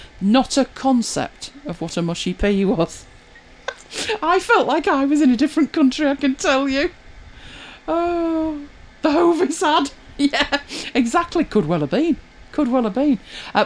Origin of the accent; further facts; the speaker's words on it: Manchester, North West England, United Kingdom; when I went to university, I gets down there and it's like, well, where are you from? So I said Manchester, and they went, oh, it's all cobbles up there, isn't it?